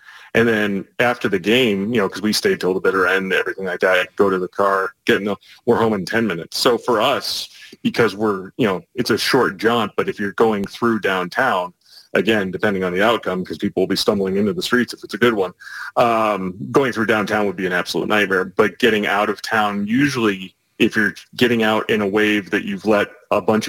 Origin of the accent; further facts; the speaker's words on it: New York, United States; because, you know, I grew up in New York and then coming down here for college, I had roommates that were from Pittsburgh.